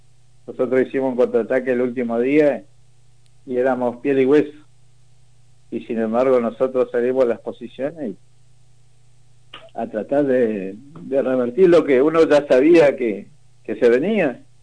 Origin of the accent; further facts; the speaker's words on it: Comodoro Rivadavia, Chubut, Argentina; somos muchos los de Comodoro